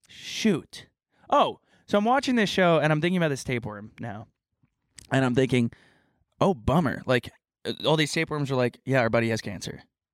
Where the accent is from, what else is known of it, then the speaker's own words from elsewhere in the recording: Texas, United States; Southern. I'm from Texas.